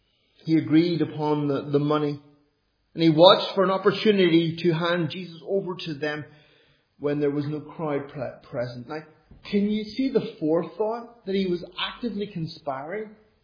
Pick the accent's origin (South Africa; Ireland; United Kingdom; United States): Ireland; I know I'm an Irishman.